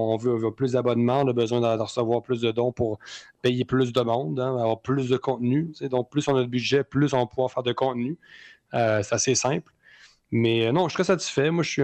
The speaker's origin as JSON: {"language": "French", "region": "Quebec", "country": "Canada", "said": "On est québécois et on va aussi s'imposer en France."}